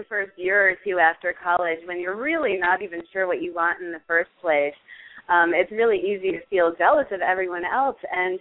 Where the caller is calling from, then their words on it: New York, United States; I'm on the Upper East Side of Manhattan, so right here in New York as well.